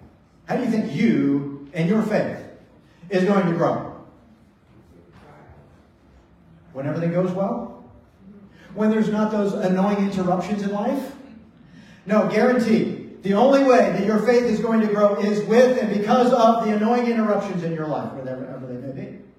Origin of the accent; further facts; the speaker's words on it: Andrews Air Force Base, Maryland, United States; born there; also born or lived in Washington, D.C. / Worcester, Massachusetts / Orlando, Florida; But I was born in Andrews Air Force Base, Maryland. Then we moved to D.C. Then we moved to Worcester, Massachusetts.